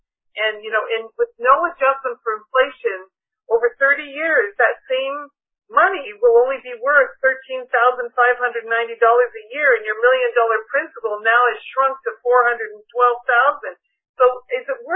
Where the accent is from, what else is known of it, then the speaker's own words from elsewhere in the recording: Canada; I'm from Canada. They always tell everybody in Canada, you need $1 million to retire.